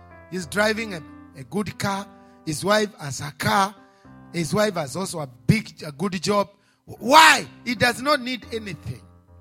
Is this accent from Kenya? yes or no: yes; Kenya; And I come from Kenya. I come from Kenya. I am blessed.